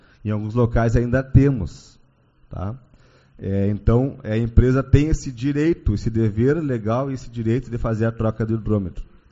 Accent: Bagé, Rio Grande do Sul, Brazil; tem lá em Bagé, que eu sou, de onde eu sou natural.

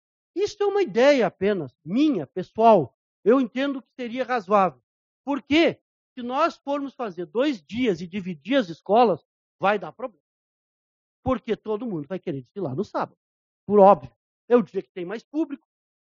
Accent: Uruguaiana, Rio Grande do Sul, Brazil; Um dos motivos pelo que me fez voltar à Uruguaiana, a minha terra natal, foi exatamente a minha paixão pelo carnaval

